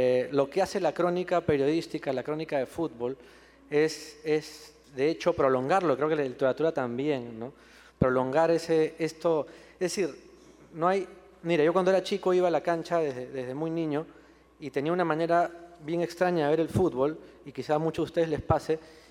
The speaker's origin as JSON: {"language": "Spanish", "country": "Peru", "said": "Y como peruano, pues, me siento como un equipo de barrio"}